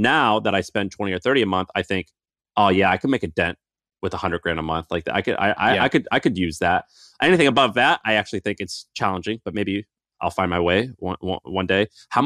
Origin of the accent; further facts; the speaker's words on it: Missouri, United States; I grew up in Missouri. I grew up in a very normal household.